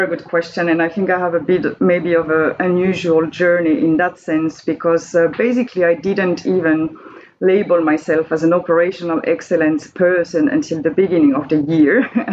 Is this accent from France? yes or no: yes; Périgueux, Nouvelle-Aquitaine, France; English is a second language; moved away; Quite close to Bordeaux. It's in the southwest, wine region for those who like to drink red wine. So a small town called Périgueux.